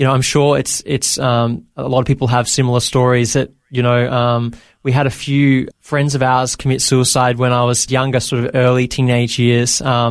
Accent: Bendigo, Victoria, Australia; also born or lived in Maryborough; Yeah, I grew up in Bendigo, Victoria. It's a small country town.

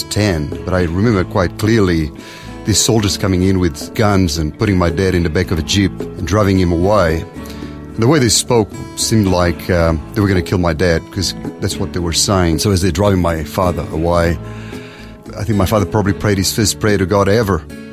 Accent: Angola; I was born in Africa. I was born in Angola. Angola was a Portuguese colony.

